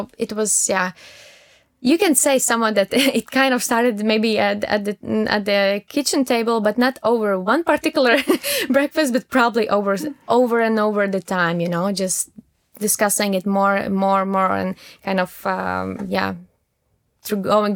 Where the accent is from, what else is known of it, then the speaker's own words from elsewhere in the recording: Latvia; English is a second language; moved away as an adult; now in Düsseldorf, Germany; I'm originally from Latvia and I moved to Düsseldorf around 3-4 years ago.